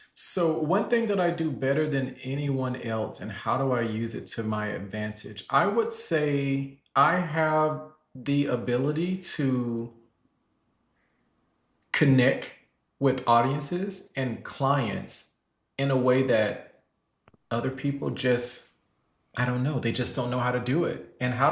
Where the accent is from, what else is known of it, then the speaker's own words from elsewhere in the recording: Selma, Alabama, United States; I'm originally from Selma, Alabama, so I have this southern charm about me.